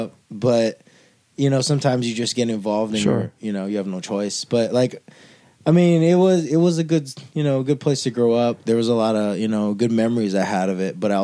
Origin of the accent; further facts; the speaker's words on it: Ewa Beach, Hawaii, United States; Just like, yeah, I'm from Eva Beach, you know.